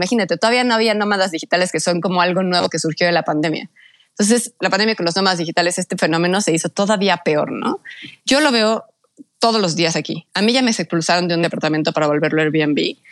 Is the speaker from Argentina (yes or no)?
no; Mexico; para que podamos todos como mexicanos tener un lugar donde vivir